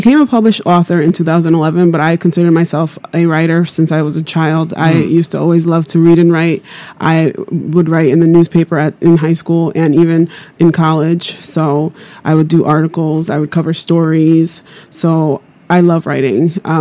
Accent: West Haven, Connecticut, United States; also born or lived in Miami; No, I actually was born in Miami, Florida, but I grew up in West Haven, Connecticut. I started kindergarten in West Haven, Connecticut.

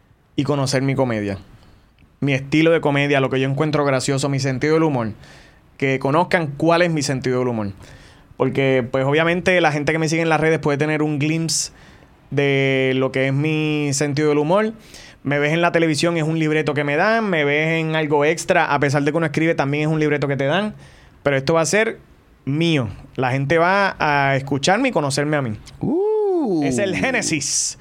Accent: Ponce, Puerto Rico; como yo soy de Ponce, qué mejor que hacer mi stand-up en mi pueblo.

